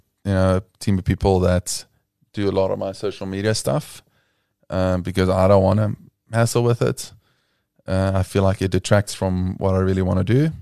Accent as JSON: {"language": "English", "country": "South Africa", "accent": "Afrikaans", "second_language": "English", "lives_now": "United States", "said": "I'm not so sure about my Afrikaans accent being that strong anymore after living in the US"}